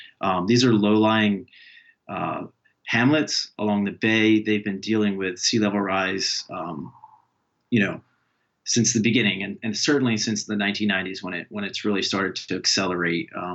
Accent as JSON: {"language": "English", "region": "New Jersey", "country": "United States", "tie": "born or raised there", "said": "I grew up in Cumberland County. I grew up along the Bay Shore."}